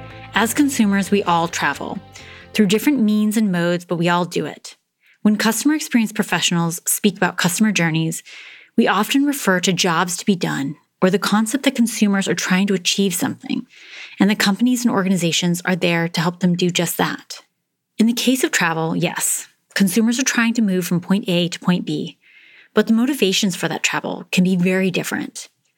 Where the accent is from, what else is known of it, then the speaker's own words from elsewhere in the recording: United States; now in South Africa; as an American, I actually much prefer the travel experience here in South Africa than the travel experience in America.